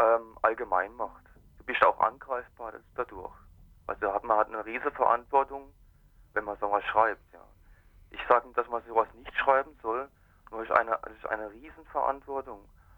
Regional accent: Freiburg, Baden-Württemberg, Germany; Ich bin in Freiburg hier aufgewachsen, bin in der Szene groß geworden

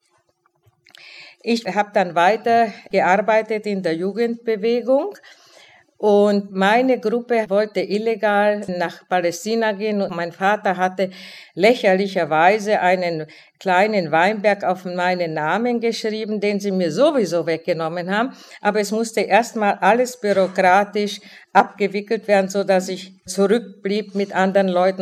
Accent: Czechia; moved away; Wie Sie schon gehört haben, komme ich aus der Tschechoslowakei. Ich komme also praktisch, wie man jetzt so schön sagt, aus einer multikulturellen Gesellschaft. Und das habe ich dann hier sehr deutlich bemerkt, was das bedeutet hat für mich. Ich bin doppelsprachig groß geworden, Deutsch und Tschechisch.

